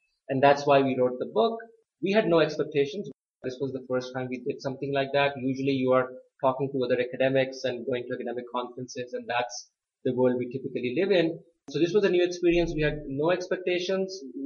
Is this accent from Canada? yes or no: no; Pakistan; moved away as an adult; now in United States; I grew up in Pakistan. I did my high school from Pakistan and then came to the U.S. for college.